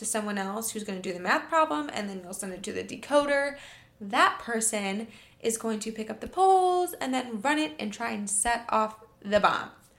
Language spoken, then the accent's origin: English; Michigan, United States; I know Corey's from Michigan. Shout out to Michigan. I'm from Michigan.